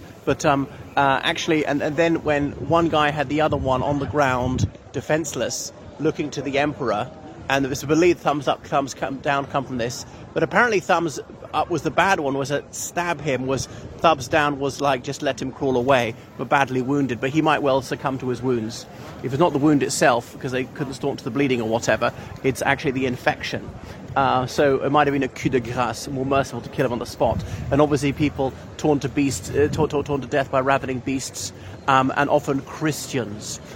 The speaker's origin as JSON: {"language": "English", "country": "Ireland", "said": "from Ireland."}